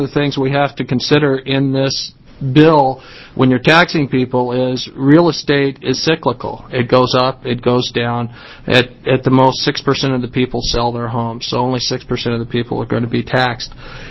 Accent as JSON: {"language": "English", "region": "Oregon", "country": "United States", "said": "I am from Douglas County, Oregon"}